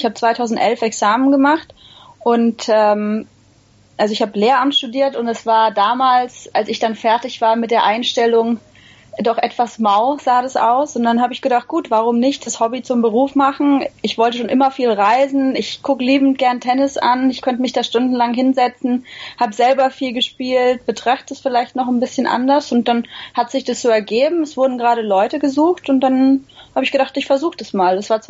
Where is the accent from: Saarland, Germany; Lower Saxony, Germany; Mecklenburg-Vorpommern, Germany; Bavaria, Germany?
Bavaria, Germany; Würzburg; ich komme aus Würzburg